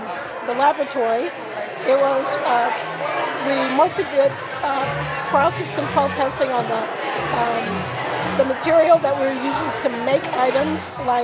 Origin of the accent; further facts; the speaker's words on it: North Carolina, United States; I'm originally from North Carolina, I always knew that I wanted to live in New England